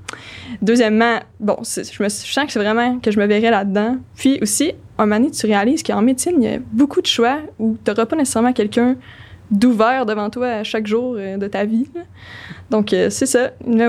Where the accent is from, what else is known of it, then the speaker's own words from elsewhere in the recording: Quebec, Canada; now in Montreal, Canada; Je viens de l'Abitibi-Témiscamingue.